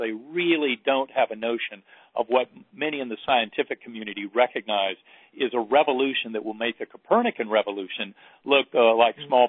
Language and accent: English; North Carolina, United States; born or raised there